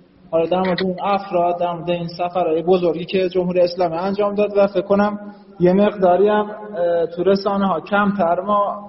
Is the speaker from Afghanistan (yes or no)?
no; Isfahan, Iran; از اصفهان، طلبه حوزه هستم.